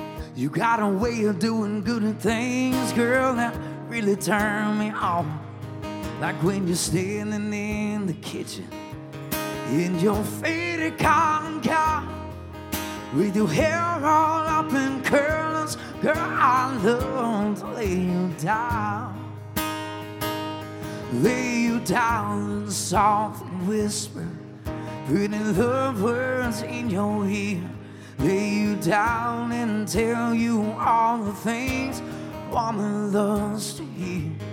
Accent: Selma, Alabama, United States; I'm from the great state of Alabama. We used to meet halfway between my hometown of Selma, Alabama, and my dad's town where he lived in Jackson, Alabama.

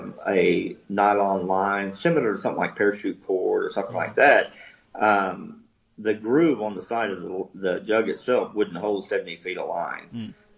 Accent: Oklahoma, United States; But yeah, we deep fat fry everything. I'm from Oklahoma, and I thought that was the way you ate everything.

